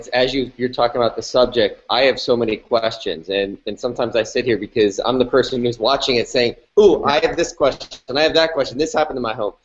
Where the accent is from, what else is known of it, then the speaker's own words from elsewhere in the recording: Las Vegas, Nevada, United States; All right. I'm from Las Vegas.